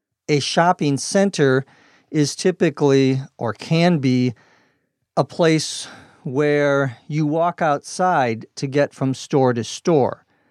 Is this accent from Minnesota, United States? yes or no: yes; Minnesota, United States; The original concept of shopping malls began in part in my home state of Minnesota.